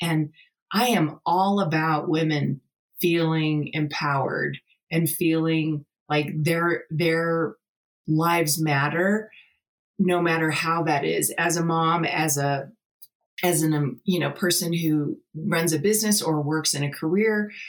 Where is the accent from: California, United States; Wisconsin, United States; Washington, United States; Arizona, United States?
California, United States; I grew up in California, and you know, there's pockets, of course